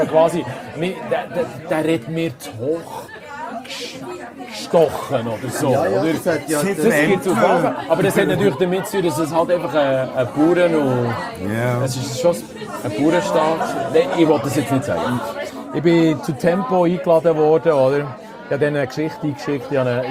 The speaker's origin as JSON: {"language": "German", "country": "Switzerland", "said": "ich bin Schweizer und wir stehen dazu und darum schreibe ich jetzt Schweizerdeutsch."}